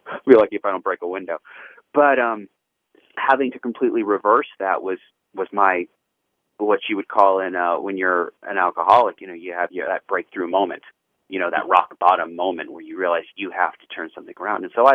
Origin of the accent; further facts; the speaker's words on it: Santa Clarita, California, United States; I grew up in Los Angeles, actually where Magic Mountain is, Santa Clarita, and attended UC Berkeley for mathematics.